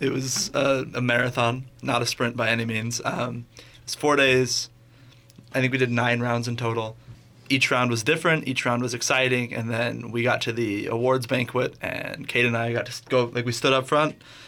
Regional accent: Pocatello, Idaho, United States; I think, we're all from Pocatello. It was a victory for Idaho State.

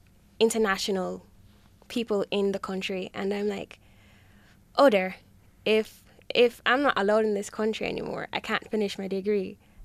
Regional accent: Kingston, Jamaica; I'm from Kingston, Jamaica.

